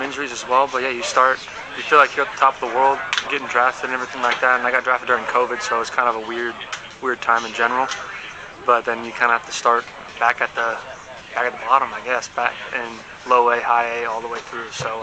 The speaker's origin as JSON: {"language": "English", "town": "Santa Cruz", "region": "California", "country": "United States", "said": "from Santa Cruz, California. And came up here a couple weeks ago."}